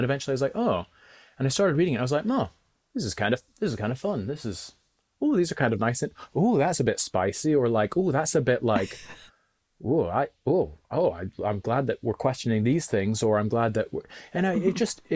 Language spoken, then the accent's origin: English; United States; now in United Kingdom; because I'm from America originally. And I know, I'm sorry. I am now a British citizen, but I am from America originally.